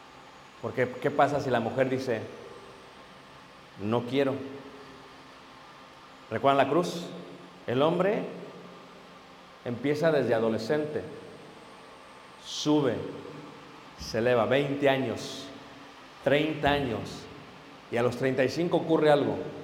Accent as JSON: {"language": "Spanish", "country": "Mexico", "said": "Vivimos en un país corruptor. ¿Ok? Soy mexicano. Es un país corrupto."}